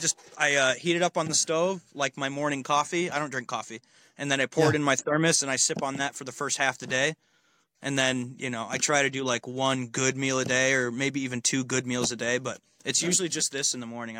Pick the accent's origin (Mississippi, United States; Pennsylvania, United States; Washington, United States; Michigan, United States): Michigan, United States; also born or lived in Stockton, California; I was born in Stockton, California, and I was there for like 3 or 4 months, and then we came to Michigan. I've been here ever since.